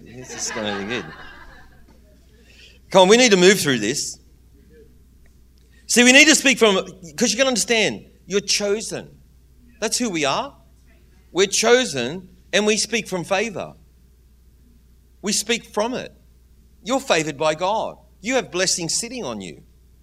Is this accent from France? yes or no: no; Australia; I'm always worried whether you understand me because I'm so Australian.